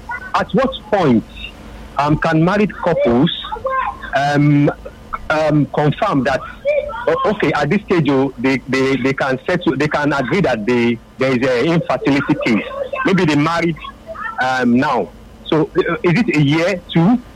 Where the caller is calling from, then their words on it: Alakoko, Lagos, Nigeria; I'm calling from Alakoko, Lagos.